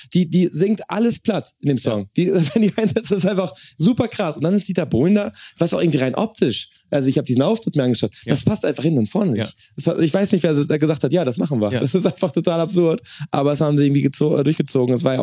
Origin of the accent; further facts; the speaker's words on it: Quakenbrück, Lower Saxony, Germany; born there; Wir haben ja in Quakenburg, mein Geburtsort, das Pferderennen.